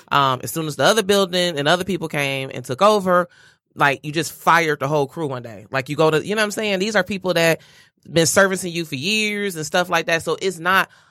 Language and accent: English; Detroit, Michigan, United States; I'm from the old Detroit. Like that's where I'm from the tried and true Detroit.